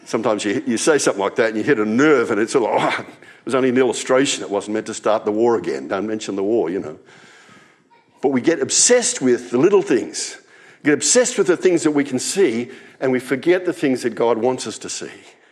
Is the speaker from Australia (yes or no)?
yes; Australia; My passport says I'm an Australian citizen. The government just told me this week that I was granted citizenship. I thought I was born an Australian citizen